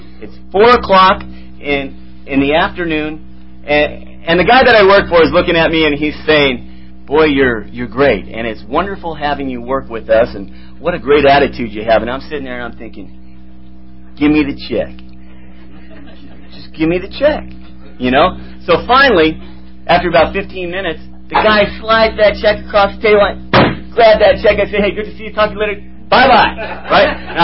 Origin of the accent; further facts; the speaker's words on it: Saratoga, United States; I grew up in Saratoga, and here I am in East Pittsburgh trying to explain myself